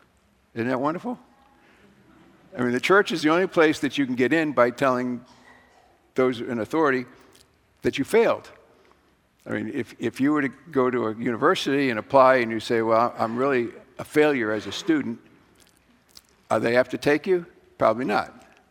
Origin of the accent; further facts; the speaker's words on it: Melrose, Massachusetts, United States; As I probably told you too many times, I grew up in Massachusetts. That still hasn't changed. And that one of the curious things about growing up in Massachusetts is all my friends were Roman Catholic.